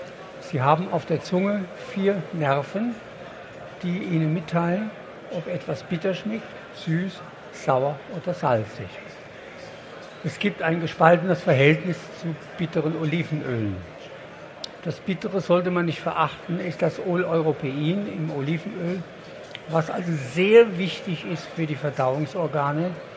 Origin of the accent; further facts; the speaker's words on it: Bavaria, Germany; Ich komme aus Unterfranken, das ist eine Weingegend.